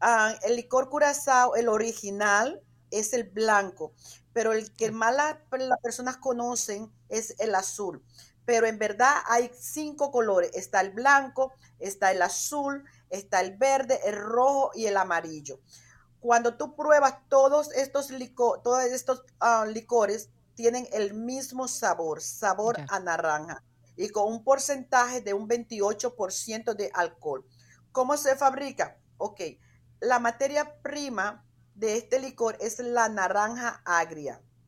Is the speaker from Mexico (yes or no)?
no; Dominican Republic; Yo soy dominicana.